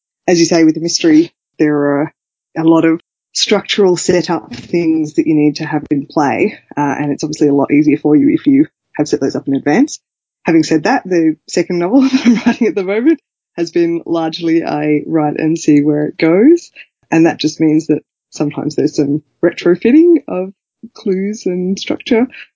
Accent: Australia; Well, I am an Australian fantasy author. I live in Canberra, same as you.

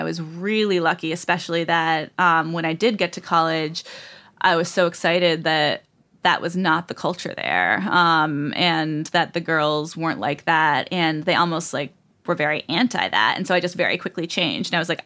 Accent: Rhode Island, United States; In Southern Rhode Island, which is the backwater that I'm portraying it as, at least where I'm from.

